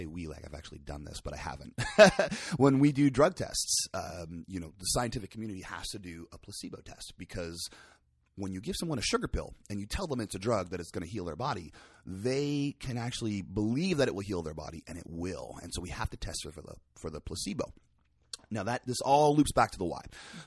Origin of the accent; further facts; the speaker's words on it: Sebastopol, California, United States; Well, actually, I came from Sebastopol. I was born and raised in Sonoma County.